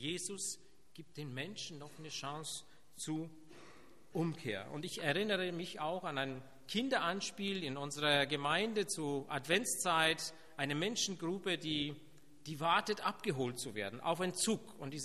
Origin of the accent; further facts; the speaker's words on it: Poland; moved away; Also ich komme ursprünglich aus Polen